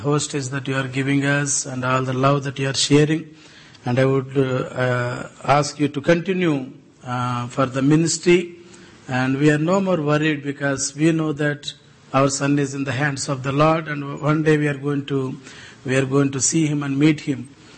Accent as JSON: {"language": "English", "country": "India", "second_language": "English", "said": "Because I come from India."}